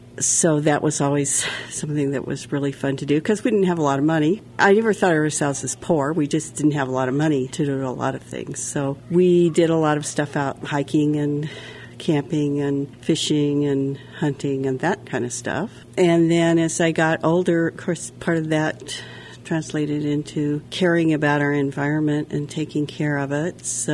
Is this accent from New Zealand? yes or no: no; Casper, Wyoming, United States; born there; now in Douglas, United States; Well, I was born in Casper, and my dad worked the oil field or the energy industry, so we moved around quite a bit when I was a kid, but I always wound up back in Casper.